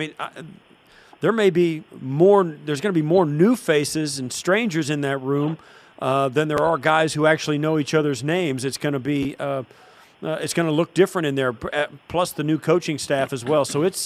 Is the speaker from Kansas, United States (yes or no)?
yes; Kansas, United States; I grew up south in Kansas, which is just straight south. It's the next state south.